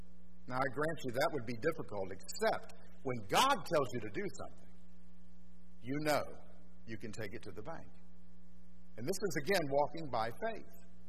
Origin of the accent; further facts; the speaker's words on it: Miami, Florida, United States; born there; And say, like in my case, I was born in Miami and I'm heading to retirement